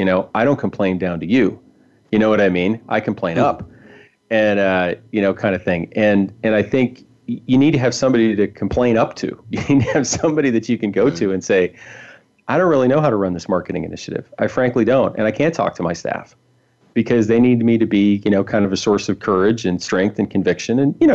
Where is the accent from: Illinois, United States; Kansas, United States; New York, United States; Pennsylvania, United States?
Illinois, United States; Chicago; I grew up in Chicago, Irish Catholic